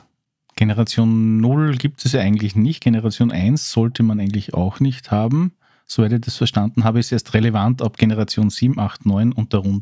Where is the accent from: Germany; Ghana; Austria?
Austria; als Österreicher